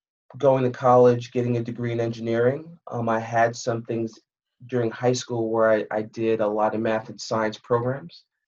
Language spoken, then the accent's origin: English; Bronx, New York, United States; I was born and raised in the Bronx. So in a place called Co-op City, to all my Co-op Cityites out there, what's up?